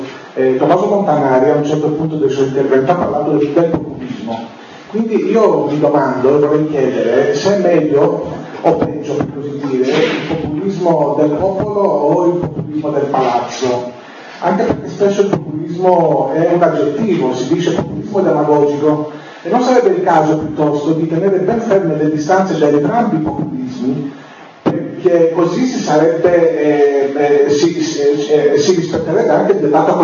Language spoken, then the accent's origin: Italian; Greece; io, tra l'altro, vengo dalla Grecia